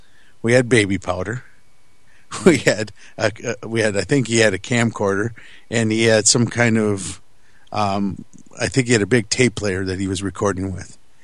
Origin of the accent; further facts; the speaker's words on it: Wisconsin, United States; he just lives up the street from me in Appleton, because I'm from Wisconsin.